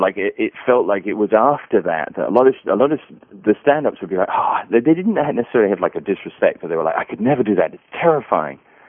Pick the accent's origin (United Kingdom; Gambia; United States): United Kingdom; England; so being English, people are always like, oh, football.